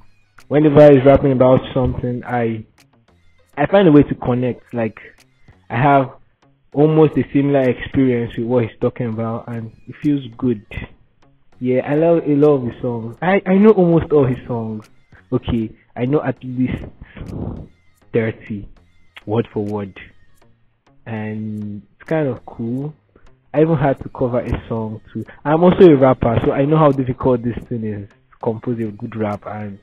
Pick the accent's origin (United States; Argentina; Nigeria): Nigeria; Oh, hello everyone. … I'm a Nigerian from Africa, and I want to talk about my favorite artist.